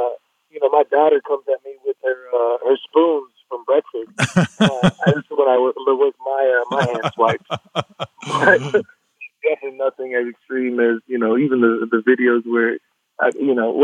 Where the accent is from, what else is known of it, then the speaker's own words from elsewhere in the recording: Arizona, United States; I'm a kid from Arizona, so I'm always in Mexico